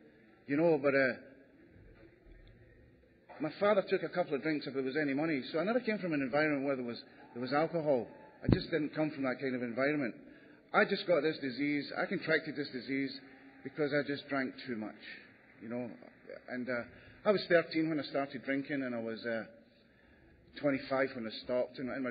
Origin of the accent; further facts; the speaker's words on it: Scotland, United Kingdom; And I'm originally from Scotland, you know, so we got a lot of it there, you know.